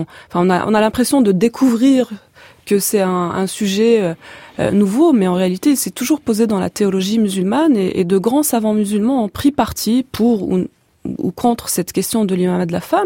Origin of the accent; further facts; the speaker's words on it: Algeria; also born or lived in France; Je suis née en France et j'ai grandi en Algérie, donc dans un pays musulman où j'ai étudié dès l'enfance à l'école primaire et puis dans le secondaire.